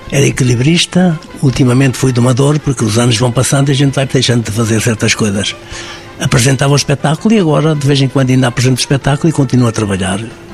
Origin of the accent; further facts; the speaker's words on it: Portugal; moved away; Eu saí de Portugal jovem, porque havia dificuldades em Portugal